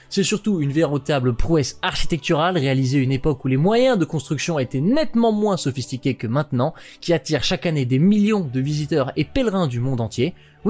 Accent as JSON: {"language": "French", "region": "Normandy", "country": "France", "tie": "born there", "said": "je parle ici d'un monument de ma région natale, à savoir la Normandie"}